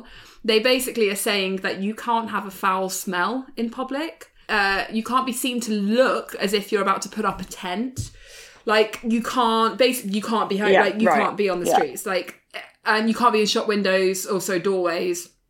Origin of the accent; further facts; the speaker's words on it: London, United Kingdom; I'm a Londoner. Like, you know, I've always been London.